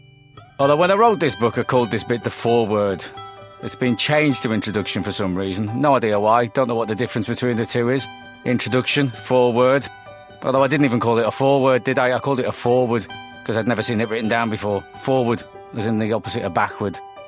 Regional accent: Liverpool, North West England, United Kingdom; born there; I was born in Liverpool.

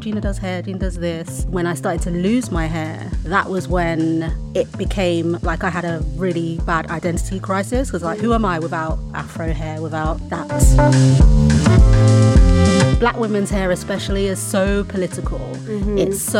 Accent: London, United Kingdom; So I was raised in London. I was in foster care from 11 months old. My birth mother is Nigerian, and I was brought over in like a private foster care situation.

